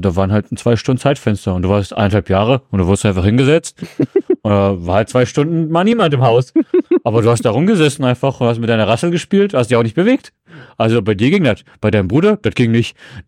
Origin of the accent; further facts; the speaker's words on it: Kazakhstan; Ich bin in Kasachstan groß geworden.